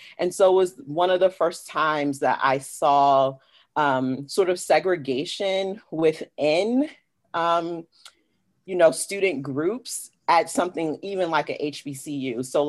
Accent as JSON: {"language": "English", "region": "Maryland", "country": "United States", "tie": "born or raised there", "also_born_or_lived": "Omaha, United States", "said": "I am originally from Maryland, though I like to say I have Midwest roots because I was born in Omaha, Nebraska. But then we moved to Maryland."}